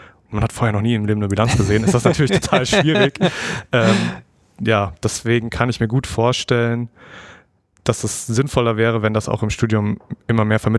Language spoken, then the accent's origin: German; Hesse, Germany; Ich komme aus Südhessen und ich habe studiert in Mannheim.